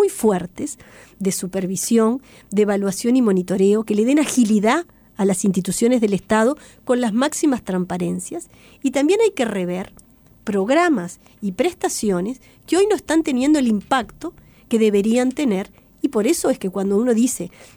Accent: Uruguay

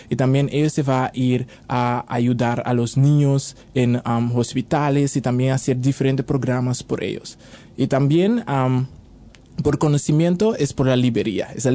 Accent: Curaçao; Pues yo soy de Curazao, uh-huh. Es una isla muy pequeña enfrente de Venezuela. Somos en el Caribe, conocido como las Islas ABC.

